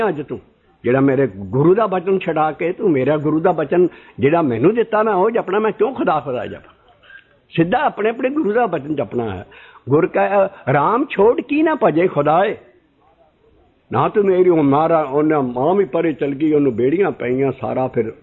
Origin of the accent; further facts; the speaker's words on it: Balarwal, Punjab, India; born there; ਸ੍ਰੀ ਹਰਗੋਬਿੰਦਪੁਰ ਅਤੇ ਮਹਿਤੇ ਦੇ ਵਿੱਚ ਗੱਬੇ ਘੁਮਾਣਾ ਪਿੰਡ ਹੈ, ਔਰ ਉੱਥੋਂ 4 ਮੀਲ ਦੇ ਫਾਸਲੇ 'ਤੇ ਮੇਰਾ ਜਨਮ ਹੋਇਆ ਬਲੜਵਾਲ ਪਿੰਡ 'ਤੇ।